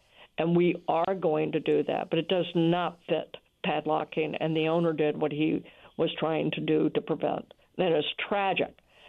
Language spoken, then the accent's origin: English; Memphis, Tennessee, United States; now in New Orleans, United States; I grew up in Memphis, Tennessee, and y'all was a part of our terminology there.